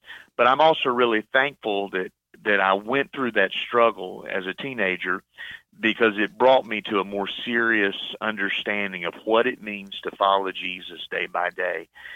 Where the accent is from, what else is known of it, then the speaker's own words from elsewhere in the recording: Greensboro, North Carolina, United States; moved away as an adult; I grew up in North Carolina in the city of Greensboro there and lived there really all my life until I was about 22 years old.